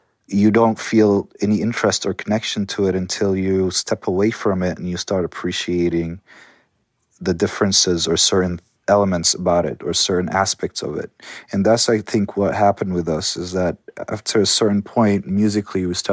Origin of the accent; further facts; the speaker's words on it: Amman, Amman Governorate, Jordan; I'm from Jordan. From Amman, Jordan. I was born there.